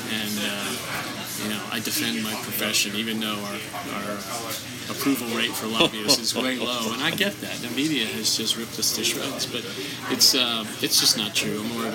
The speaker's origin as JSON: {"language": "English", "region": "New Jersey", "country": "United States", "tie": "born or raised there", "said": "I grew up just outside of Ocean City, New Jersey."}